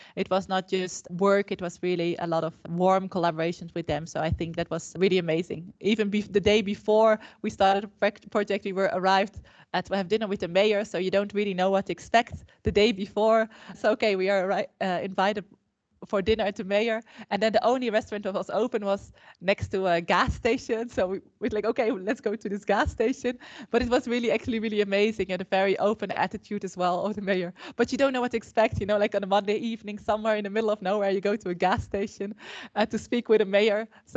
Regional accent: Netherlands; English is a second language; I come from the Netherlands

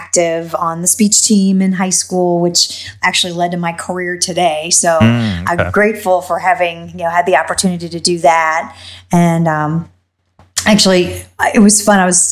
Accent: Illinois, United States; growing up in the Chicago suburbs was idyllic. I mean, I couldn't ask for a better childhood.

